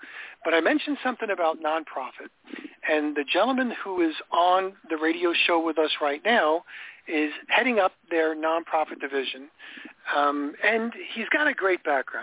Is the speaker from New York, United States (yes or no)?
yes; New York, United States; And I grew up in New York, where professional sports was like kind of where it was.